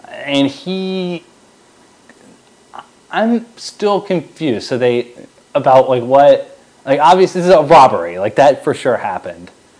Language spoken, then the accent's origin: English; United States; At least your self-esteem as an American, knowing that this, you know, reality television star is representing us on the world stage.